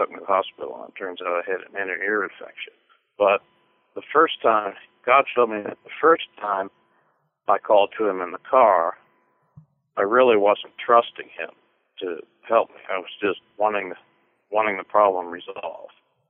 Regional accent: Louisville, Kentucky, United States; I was born here in Louisville, Kentucky, and raised here.

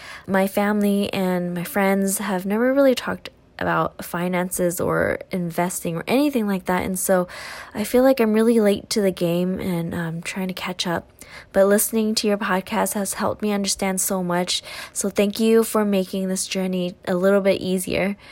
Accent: California, United States; I'm from California.

